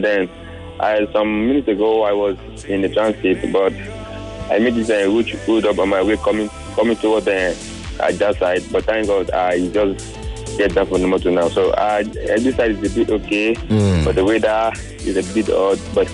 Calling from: Lekki, Lagos, Nigeria; I'm calling from Lekki.

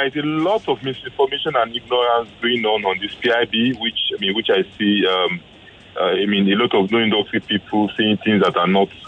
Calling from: Lagos, Nigeria; Well, I'm calling from Victoria Island, Lagos.

